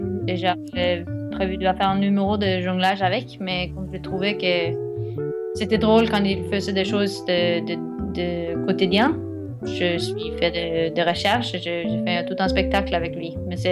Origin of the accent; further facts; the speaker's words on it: Norway; de la compagnie Hotman Productions. Je viens de la Norvège.